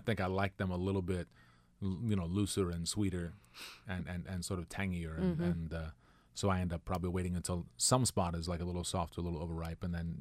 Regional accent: Maryland, United States; and yes, I grew up in Maryland, but I believe that our tomatoes, when you get them at the right places at the right time, are as good or better than anywhere

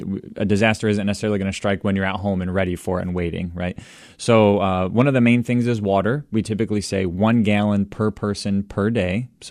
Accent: Michigan, United States; You know, I've lived in Michigan. I'm from the West Michigan area. I've been here all my life.

